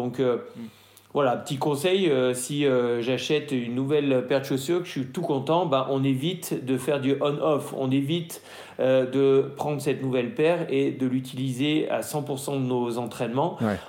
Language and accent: French; Grenoble, Auvergne-Rhône-Alpes, France; parce que moi, je suis grenoblois